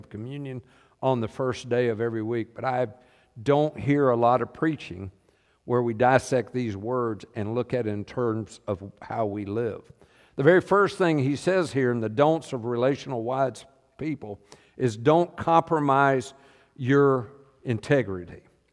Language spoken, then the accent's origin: English; the South, United States; I grew up in the South, and if somebody wanted to pick a fight, I was ready.